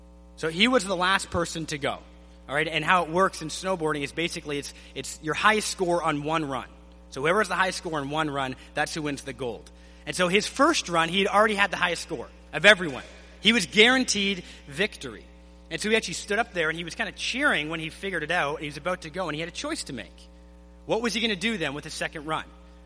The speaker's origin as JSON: {"language": "English", "country": "Canada", "said": "Now, as a Canadian, I have to admit, honestly, the Summer Olympics don't get me too excited."}